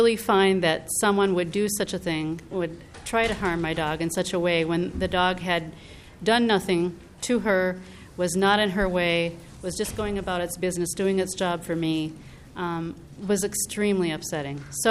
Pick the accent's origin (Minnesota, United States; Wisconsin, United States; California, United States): Minnesota, United States; Minneapolis; I'm from Minneapolis.